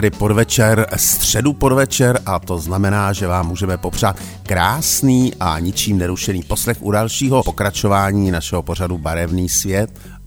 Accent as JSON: {"language": "Czech", "region": "Prague", "country": "Czechia", "said": "Třeba u nás v Praze chodí spousta turistů"}